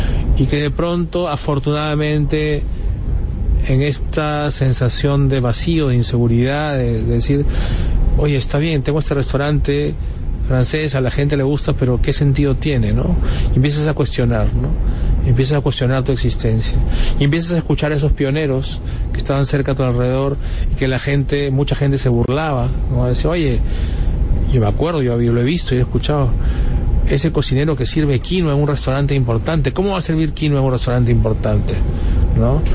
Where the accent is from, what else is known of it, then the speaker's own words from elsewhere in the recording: Peru; no solamente como cocinero, sino como peruano, que emocionalmente temeroso de lo propio